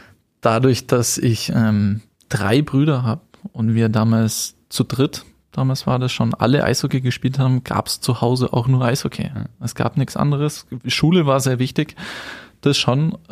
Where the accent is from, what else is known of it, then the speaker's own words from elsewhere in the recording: Kaufbeuren, Bavaria, Germany; born there; ich bin in Kaufbeuren geboren, wir sind schon mit meinen Eltern immer in die Berge gegangen